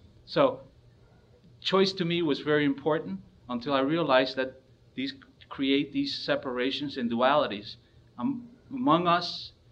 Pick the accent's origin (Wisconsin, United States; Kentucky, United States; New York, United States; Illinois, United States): New York, United States; White Plains; I'm not from here, I'm from White Plains, New York